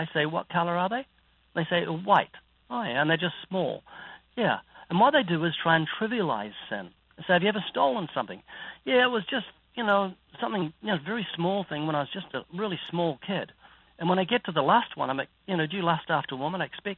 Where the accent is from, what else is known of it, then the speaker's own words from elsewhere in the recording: Texas, United States; I'm from Texas, and I've been faking it for 27 years.